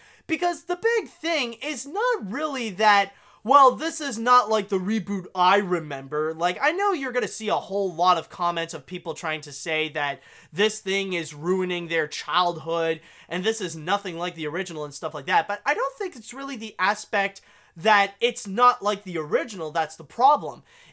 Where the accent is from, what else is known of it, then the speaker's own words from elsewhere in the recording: Canada; as a Canadian, I am actually very familiar with Reboot. I remember when I was very young, growing up in the 90s